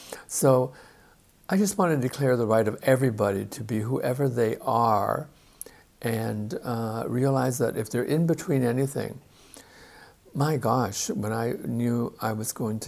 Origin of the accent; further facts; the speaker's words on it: Canada; I always said, I'm Canadian. But more than being a Canadian, I was an in-betweener.